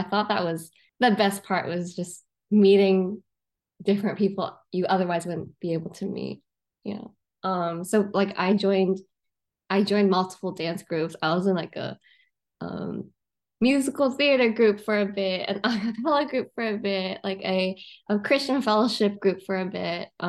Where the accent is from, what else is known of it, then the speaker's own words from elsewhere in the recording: Hong Kong; I'm from Hong Kong. So I was an international student going to the US.